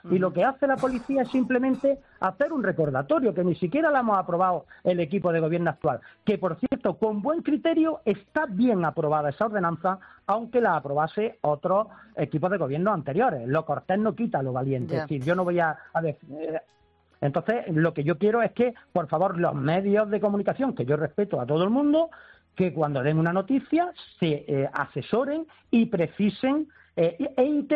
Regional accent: Santa Fe, Andalusia, Spain; Y es que a Santa Fe ya estábamos en el mapa, que somos cuna de la Hispanidad, el pueblo donde se firmaron las capitulaciones para el descubrimiento de América

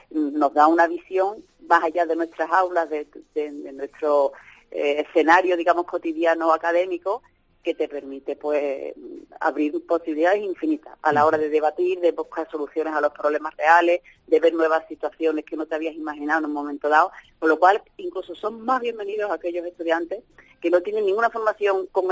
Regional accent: Spain; Tú sabes cómo somos los españoles

